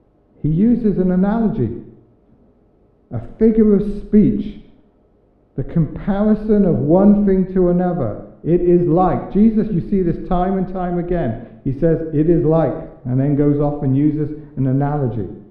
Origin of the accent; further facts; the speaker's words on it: Tenby, Wales, United Kingdom; I grew up in Tenby.